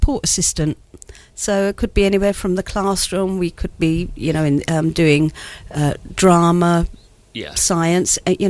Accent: Harlow, East of England, United Kingdom; also born or lived in London; I was born in London, but grew up in a new town, which was Harlow in Essex.

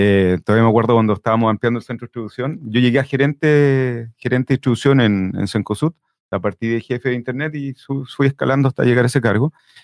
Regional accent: Santiago, Santiago Metropolitan Region, Chile; Sí, nacido y criado en Santiago, de una familia padre, madre, una hermana menor y el que habla.

